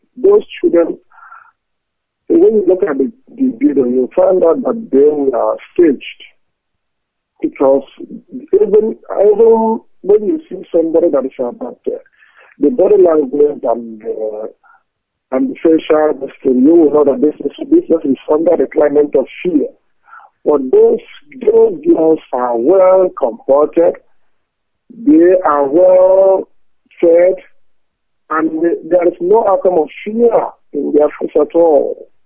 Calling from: France; I'm calling from France, Director.

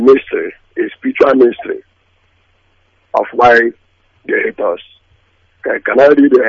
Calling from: Aba, Abia, Nigeria; I'm calling from Aba.

